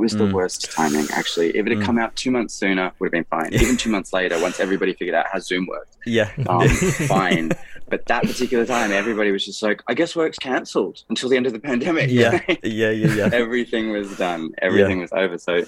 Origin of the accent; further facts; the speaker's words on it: Australia; I am he, him, and I'm a singer from Australia.